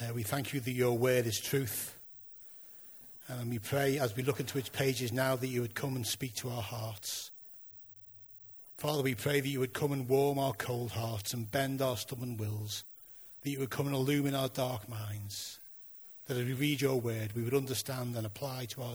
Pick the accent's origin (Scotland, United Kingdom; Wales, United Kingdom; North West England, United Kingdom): North West England, United Kingdom; Liverpool; I have a proper accent, unlike the rest of you. Okay, so I'm from Liverpool